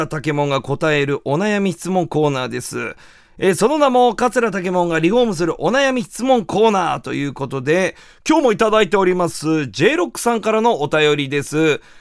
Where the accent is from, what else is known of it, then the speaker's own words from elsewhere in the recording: Kumamoto, Japan; 正直言って僕、熊本出身だしな。